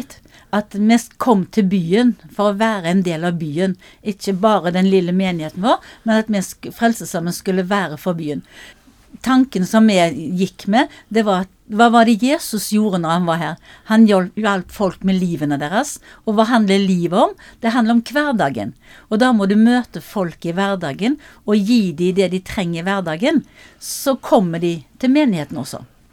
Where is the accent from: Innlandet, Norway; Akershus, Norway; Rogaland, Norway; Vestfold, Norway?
Rogaland, Norway; Haugesund; Men nå flytter vi til Haugesund, som da min hjemby.